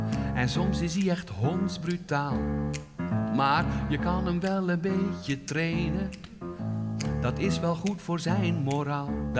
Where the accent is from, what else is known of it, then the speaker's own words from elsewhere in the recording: Drenthe, Netherlands; Ik was 1 jaar of 8 en ik kom uit het Hoge Noorden uit Drenthe.